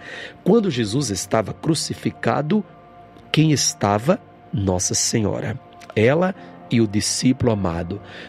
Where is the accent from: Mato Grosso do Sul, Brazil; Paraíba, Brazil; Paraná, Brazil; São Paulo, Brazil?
Paraíba, Brazil; Nós somos, amamos a cidade de João Pessoa, vivemos nessa cidade, somos paraibano